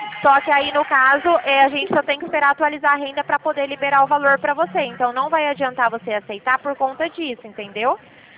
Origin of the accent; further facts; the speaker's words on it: Dracena, São Paulo, Brazil; Eu sou aqui de Dracena, interior de São Paulo.